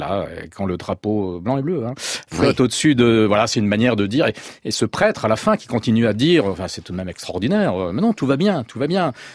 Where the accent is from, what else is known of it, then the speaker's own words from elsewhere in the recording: France; Parce que je suis français